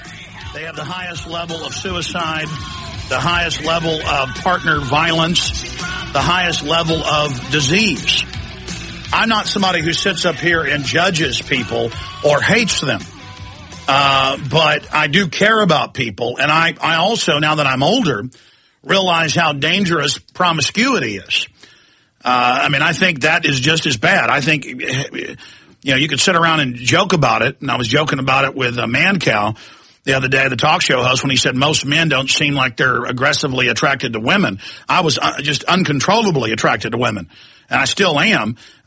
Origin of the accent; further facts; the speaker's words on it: Dallas, Texas, United States; also born or lived in Austin; growing up in Dallas, Texas, and then Austin. I went to a high school part of the time in a suburb of Dallas, and then, here in Austin.